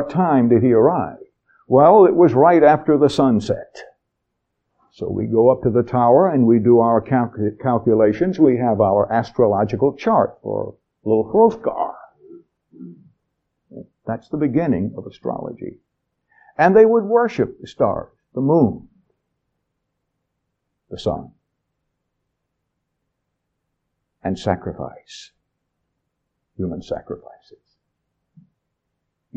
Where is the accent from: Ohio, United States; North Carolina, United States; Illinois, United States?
North Carolina, United States; Spray; Remember, I'm from Spray, North Carolina, with an English teacher who was from the pre-Civil War days